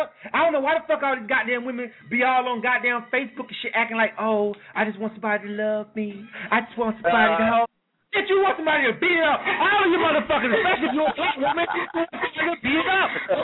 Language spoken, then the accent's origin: English; Florida, United States; I'm from Florida, though. So we used to goddamn just go for shit. That's why now people don't understand. Us Florida guys, you have to understand where we're from and the music and culture of where we're from.